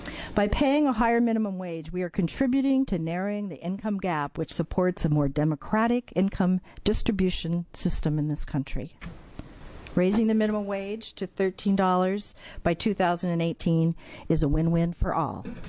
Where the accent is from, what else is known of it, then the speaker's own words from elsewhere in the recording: Oregon, United States; also born or lived in McMinnville / Pendleton; I'm a proud Oregon native. I was born in McMinnville. I finished high school in Pendleton, and I've lived in Portland for 30 years